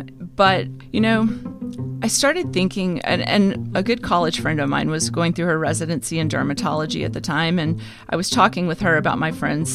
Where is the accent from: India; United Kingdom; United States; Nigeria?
United States; the South; You know, I'm from the South, so writing letters has always been a big part of my upbringing.